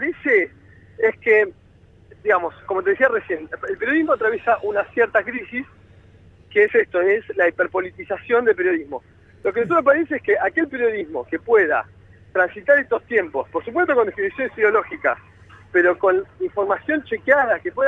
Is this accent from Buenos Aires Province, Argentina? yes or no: yes; Bahía Blanca, Buenos Aires Province, Argentina; Yo soy de Bahía Blanca.